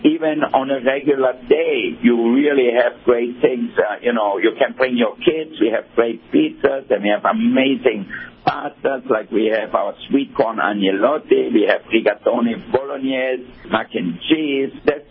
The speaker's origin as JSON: {"language": "English", "country": "Austria", "tie": "born or raised there", "said": "I grew up in Austria."}